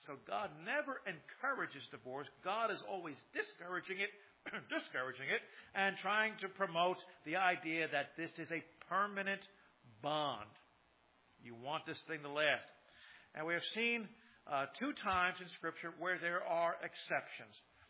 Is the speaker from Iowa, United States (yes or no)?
no; New Jersey, United States; My wife left her family to follow me back to my hometown to stay in New Jersey. We've been here for 32 years.